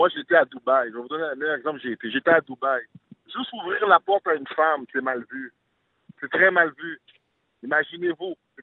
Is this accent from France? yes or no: no; Quebec, Canada; born there; parce que moi, je suis né au Québec.